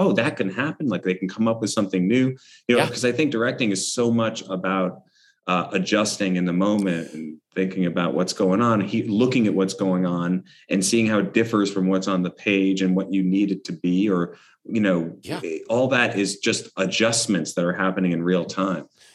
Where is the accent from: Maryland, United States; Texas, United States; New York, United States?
New York, United States; New York City; I was growing up on the Upper West Side, and my parents, you know, were actors